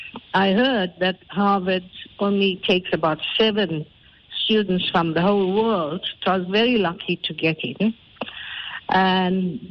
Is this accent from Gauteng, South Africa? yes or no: no; Durban, KwaZulu-Natal, South Africa; we grew up in Clarewood. Firstly, it was a mixed community. So it was not only all race groups, but all sections of the Indian community. So you were just neighbors.